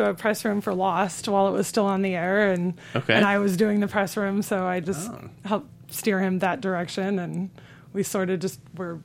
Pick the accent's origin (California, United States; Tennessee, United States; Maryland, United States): California, United States; Los Angeles; I am an LA native.